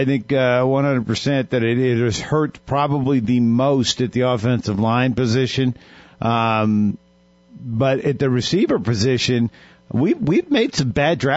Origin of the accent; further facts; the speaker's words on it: Arizona, United States; But I was born in Arizona. I grew up in Arizona.